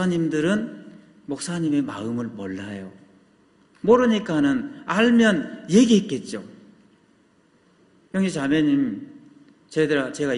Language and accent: Korean; Sinan, South Jeolla, South Korea; 저희 어머니가 전라남도 신안군이 저희 고향인데 거기서 배를 타고 목포에 나오면 1시간 돼요